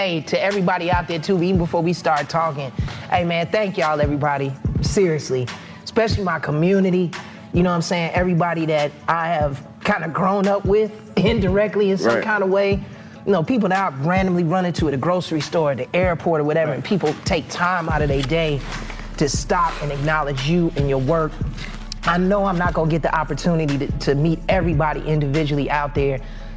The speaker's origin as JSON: {"language": "English", "town": "Chicago", "region": "Illinois", "country": "United States", "tie": "born or raised there", "said": "You know, for people that don't know, I'm born and raised in Chicago."}